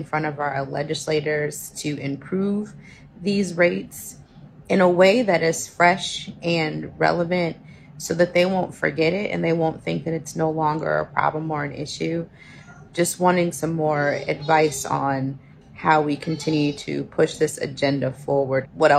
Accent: Columbus, Ohio, United States; I'm from Columbus, Ohio.

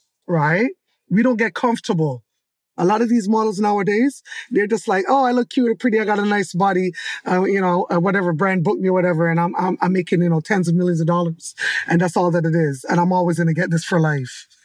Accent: Jamaica; first language Jamaican Patois; English is a second language; And they allowed me to say it in Patois, which was really good. My native tongue, right?

